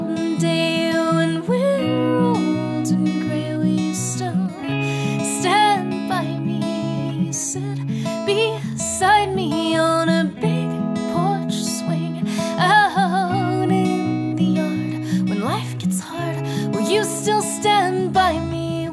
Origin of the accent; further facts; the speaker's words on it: Edmonton, Alberta, Canada; we're from Edmonton, where it's usually snowing.